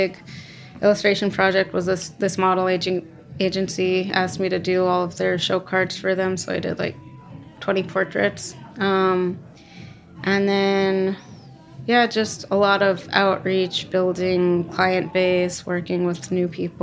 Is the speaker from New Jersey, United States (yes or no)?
no; Vermont, United States; I was born and raised in Vermont, small town. My parents are both New Yorkers.